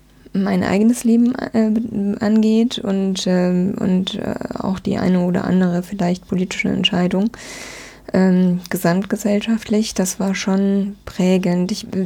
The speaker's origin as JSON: {"language": "German", "town": "Heidelberg", "region": "Baden-Württemberg", "country": "Germany", "tie": "born or raised there", "also_born_or_lived": "Hamburg / Bremen", "said": "ich bin 2006, nachdem ich lange in Hamburg bzw. in Bremen eigentlich länger gelebt habe, zurück in meine Heimatregion nach Heidelberg gezogen"}